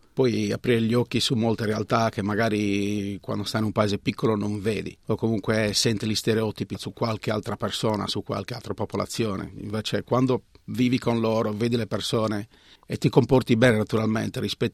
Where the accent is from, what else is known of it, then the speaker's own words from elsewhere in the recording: Capoterra, Sardinia, Italy; moved away as an adult; now in Australia; Originario di Capoterra, vicino a Cagliari. Sono arrivato qua nel novembre del 2010.